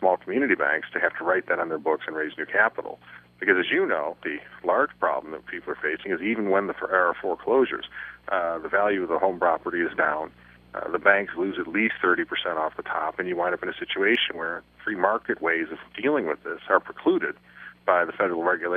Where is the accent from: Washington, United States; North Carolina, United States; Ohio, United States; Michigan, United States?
Michigan, United States; Detroit; So I'm from Detroit. We put our nose to the grindstone.